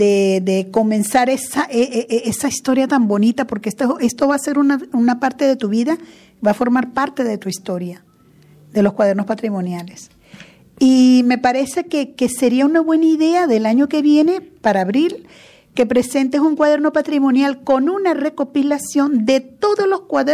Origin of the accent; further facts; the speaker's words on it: Venezuela; moved away; Me vine de Venezuela para acá y me ha quedado esa cosita de no haber ido a Aruba ni a Curazao